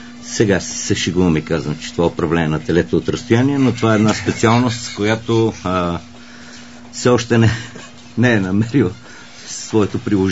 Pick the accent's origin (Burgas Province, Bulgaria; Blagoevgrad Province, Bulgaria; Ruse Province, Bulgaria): Blagoevgrad Province, Bulgaria; Petrich; Една година работех в база за развитие и внедряване, завод Беласица, родния ми град Петрич.